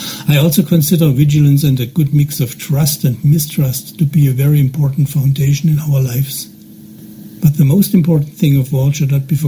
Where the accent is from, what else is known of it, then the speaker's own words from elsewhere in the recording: Germany; English is a second language; from Germany.